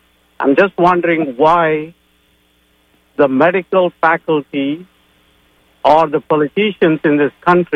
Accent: India; I'm from India originally

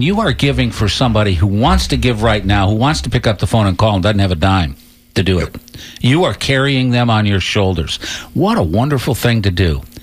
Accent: Canada; When I came from the Great White North.

